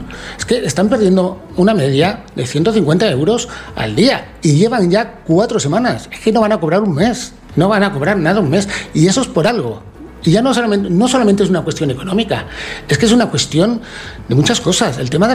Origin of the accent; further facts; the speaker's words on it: Valencian Community, Spain; first language Valencian; yo soy valenciano parlante